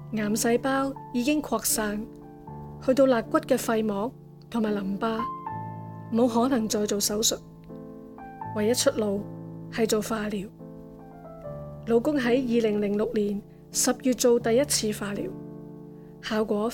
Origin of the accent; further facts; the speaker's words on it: Hong Kong; moved away as an adult; now in New Zealand; 我和丈夫都是土生土长的香港人，在香港长大，受教育、工作、结识。1979年我们两个结婚，第二年生了个女，1990年全家移民新西兰。